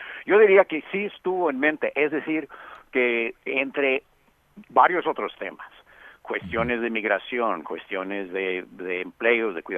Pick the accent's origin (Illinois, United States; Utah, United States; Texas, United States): Texas, United States; El Paso; mi ciudad natal, El Paso, ha sido el foco